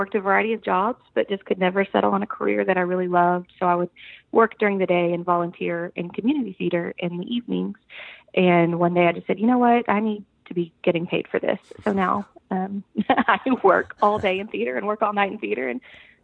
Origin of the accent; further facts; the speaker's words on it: Mahia, Texas, United States; Okay, well, I grew up in Mahia, Texas, which is a pretty small town.